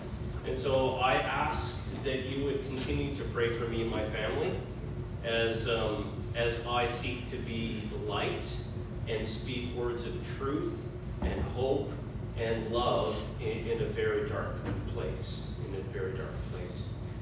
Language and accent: English; Saskatchewan, Canada; now in Charlottetown, Canada; I'm originally from Saskatchewan. I grew up in Saskatchewan.